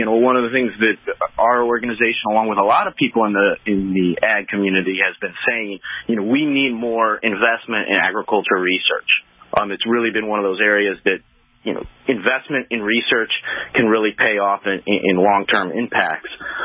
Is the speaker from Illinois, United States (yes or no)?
yes; Springfield, Illinois, United States; I come from Springfield, Illinois. Grew up kind of on the outskirts of Springfield, Illinois. Spent 10 years in 4-H, Boy Scouts.